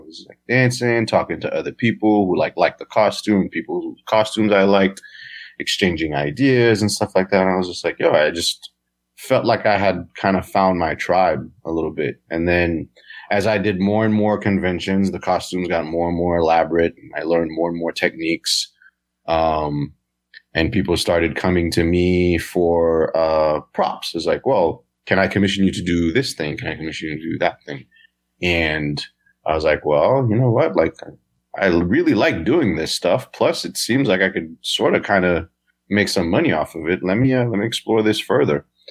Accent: Haiti; So I grew up in Haiti, and we have Carnival over there, which is like a three-day, you know, celebration, parties and costumes and stuff like that.

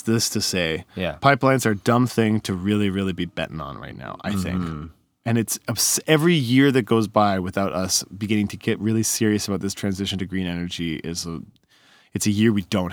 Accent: Canada; I'm a Canadian.

